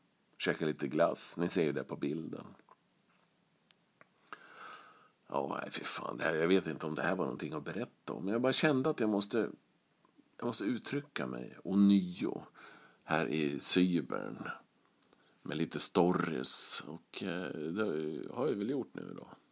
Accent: Västerås, Västmanland County, Sweden; Vi är lika gamla, vi är från Västerås.

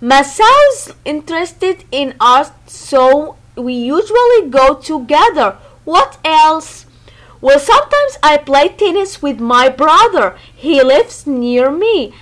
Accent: Ottawa, Ontario, Canada; I'm from Ottawa in Canada. I live with my husband Masao and we have a cat. I'm a teacher. I work in kindergarten. I speak English and French

